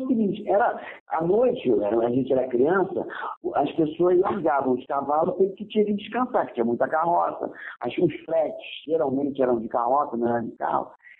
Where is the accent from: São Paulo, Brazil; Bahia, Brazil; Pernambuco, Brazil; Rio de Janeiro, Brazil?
Rio de Janeiro, Brazil; Duque de Caxias; Eu nasci e fui criado em Caxias, na Baixada Fluminense.